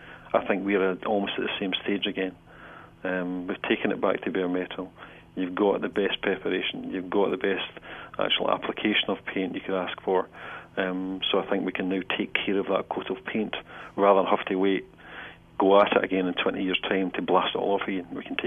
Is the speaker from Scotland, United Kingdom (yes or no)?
yes; Scotland, United Kingdom; that does leave me a little bit cold as a Scotsman.